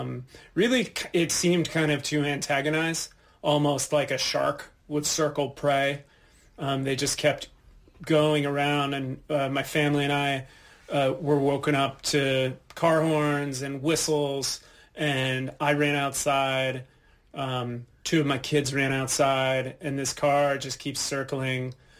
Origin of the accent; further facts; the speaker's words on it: New York City, New York, United States; now in Minneapolis, United States; my wife grew up in Minneapolis, not far from where we live. I'm from New York City originally.